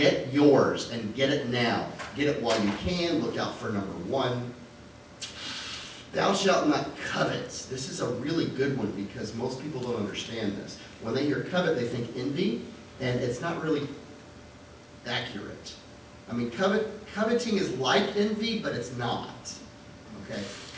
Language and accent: English; the South, United States; You know, I'm a Southerner, so I have a reflexive sir and ma'am.